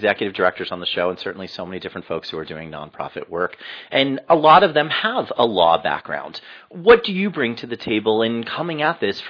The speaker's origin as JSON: {"language": "English", "region": "New York", "country": "United States", "lives_now": "Ohio", "said": "I am a New Yorker who now lives in Ohio."}